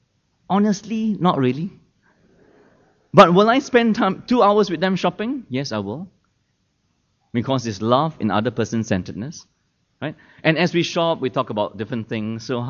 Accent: Singapore; Whenever we go out, mainly as Singaporean Chinese families, what kind of outings do we go to?

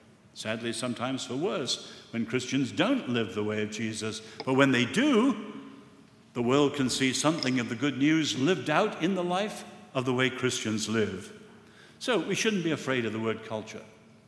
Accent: Ireland; And I'm proud to say as an Irishman, they came down in missionaries and little flimsy coracles and sailed to France.

